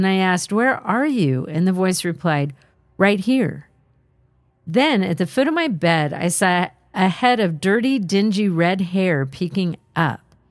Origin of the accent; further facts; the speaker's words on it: Blackville, South Carolina, United States; I was born and raised in the Blackville / Healing Springs area of South Carolina, a place with deep roots in Native American history